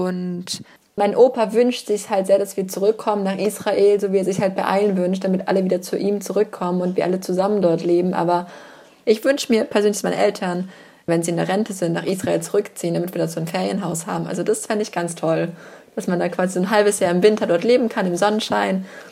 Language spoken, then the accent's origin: German; Germany; Ich bin halt in Deutschland aufgewachsen, das ist irgendwie auch meine Heimat und natürlich aber auch eben jüdisch.